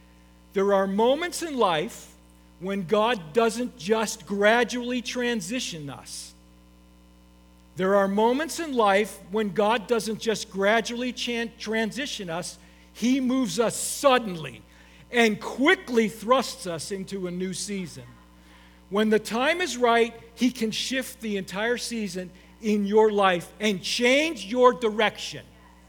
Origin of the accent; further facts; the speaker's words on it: Orlando, Florida, United States; moved away as an adult; So I moved up here from Florida, from the Orlando area, which is where that picture was from, in November of 1988, okay? I'm a Florida boy. I lived there since I was 7 years old.